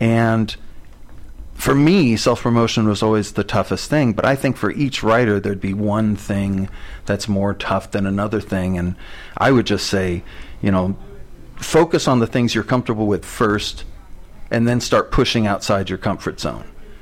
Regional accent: Santa Ana, California, United States; Actually, I grew up in Santa Ana, and I went to Santa Ana Valley High School, Falcons, hello

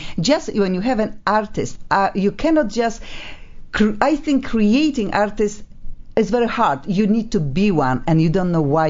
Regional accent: Poland; English is a second language; now in United States; And when I say how I came from Poland to America

